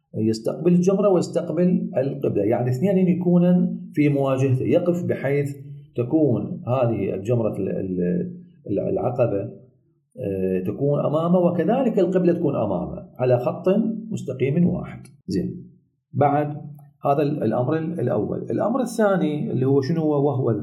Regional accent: Iraq; الكريات الزجاجية المعروفة عندنا بالعراق يسموها الدعبل

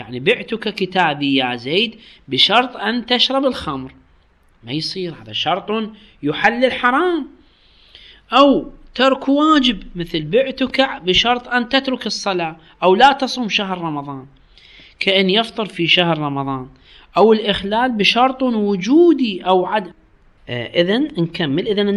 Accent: Iraq; نكاح الشغار يعني هذا اللي يسموه عندنا بالعراق قصة بقصة،

